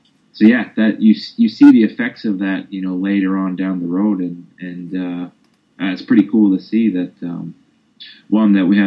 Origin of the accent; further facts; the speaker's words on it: Canada; being a Canadian